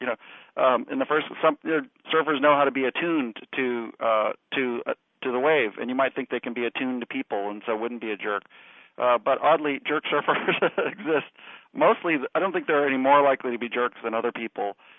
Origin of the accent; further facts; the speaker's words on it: San Diego, California, United States; San Diego. I grew up in San Diego.